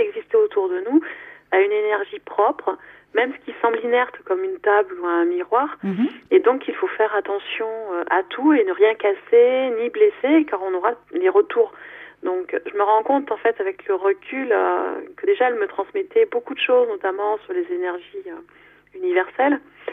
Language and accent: French; Côte d’Ivoire; now in Grasse, France; j'habite actuellement à Grasse, dans le 06. Donc c'est le sud-est de la France, mais je suis née et j'ai grandi en Côte d'Ivoire, donc Afrique de l'Ouest.